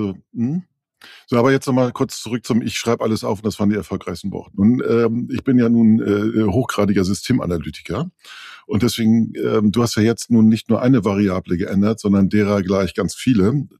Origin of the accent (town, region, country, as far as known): Northern Germany, Germany